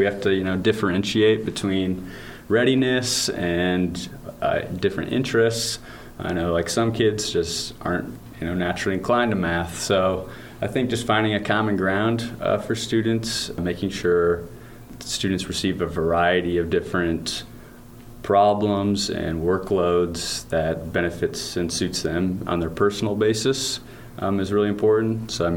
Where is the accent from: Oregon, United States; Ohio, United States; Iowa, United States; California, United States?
Iowa, United States; Ankeny; Ankeny, Iowa.